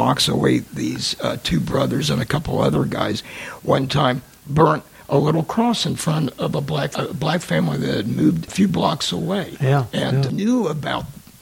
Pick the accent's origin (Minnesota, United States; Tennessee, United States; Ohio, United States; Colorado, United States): Ohio, United States; Columbus; I grew up in Columbus, graduated from a city school, Columbus West High School in 1968.